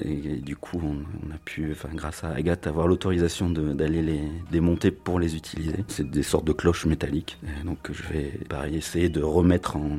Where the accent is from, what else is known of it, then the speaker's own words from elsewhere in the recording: Autrans, Auvergne-Rhône-Alpes, France; comme c'est un territoire auquel je suis attaché puisque j'ai grandi à Autran, enfin je suis natif d'ici.